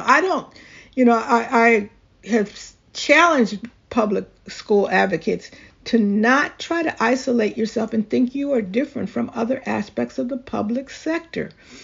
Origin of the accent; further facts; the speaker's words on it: Philadelphia, Pennsylvania, United States; I grew up in Philadelphia at a time when if you wanted to traverse the city, you took public transportation.